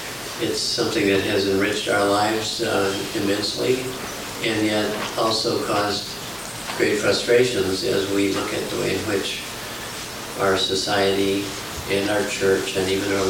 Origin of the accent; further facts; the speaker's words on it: Northfield, Minnesota, United States; from Northfield, Minnesota.